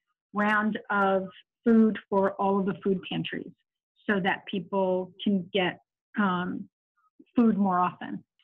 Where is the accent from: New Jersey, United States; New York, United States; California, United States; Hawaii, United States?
New Jersey, United States; moved away; I came up here from Northern Jersey a long time ago, had different opportunities to leave, chose not